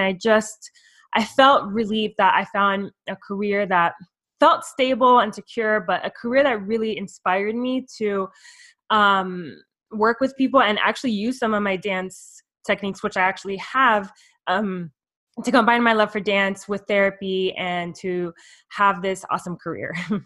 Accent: Miami, Florida, United States; I'm from Miami, Florida.

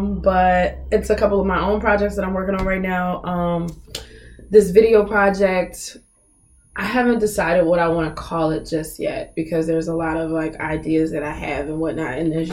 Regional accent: Manchester, North West England, United Kingdom; accent: British; So I quite enjoy my British accent.

